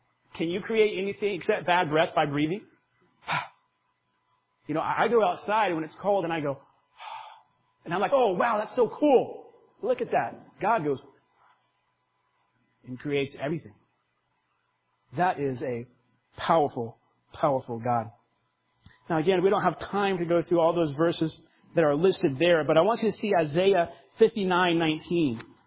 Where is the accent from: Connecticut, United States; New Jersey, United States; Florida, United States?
Florida, United States; I grew up in Florida, so I was in hurricanes often.